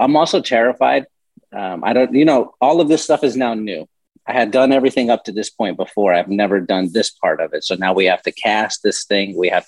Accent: San Antonio, Texas, United States; Oh, well, you see, I grew up in San Antonio and I have five uncles

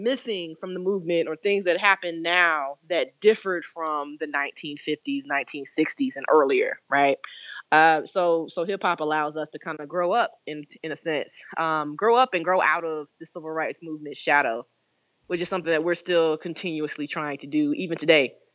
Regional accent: the South, United States; I was raised in the South, so I never could get away from like all the stories of the movement, Jim Crow.

